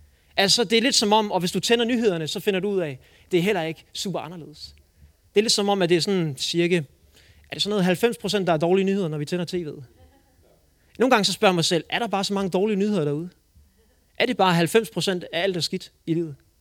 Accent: Herning, Central Denmark Region, Denmark; Som sagt, jeg kommer fra Herning, og jeg brænder rigtig meget for unge mennesker.

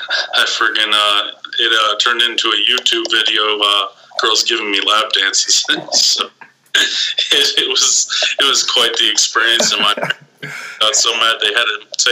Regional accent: San Francisco, California, United States; I'm from San Francisco, California.

